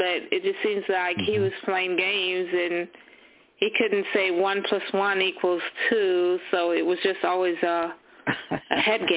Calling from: Florida, United States; Hi, I'm calling from Florida.

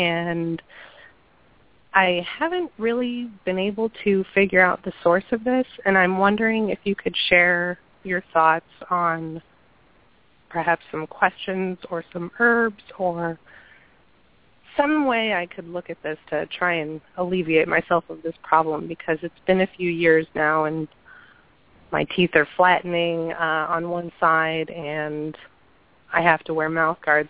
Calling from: Ohio, United States; I am calling from Ohio

